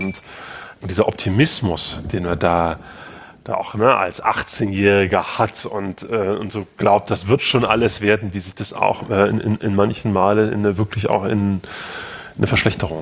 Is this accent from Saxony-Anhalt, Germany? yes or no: no; Gera, Thuringia, Germany; habe ich dann meine Heimatstadt Gera gefunden.